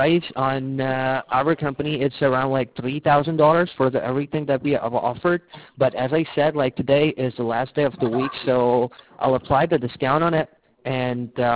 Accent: London, United Kingdom; accent: mixed; now in United States; Basically, I have a mixed accent, and the reason behind it, like, I'm from North London, so that's the reason I have a mixed accent. And I've been living in the U.S. for around, like, 8 years. It's been 8 years that I've been in the U.S.

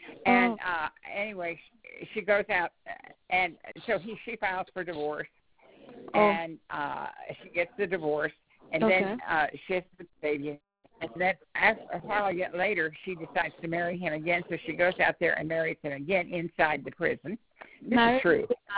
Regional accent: Kansas, United States; also born or lived in Missouri; I lived in Missouri. I grew up in Kansas, but I mean, I'm using areas that I know where I used to live and everything.

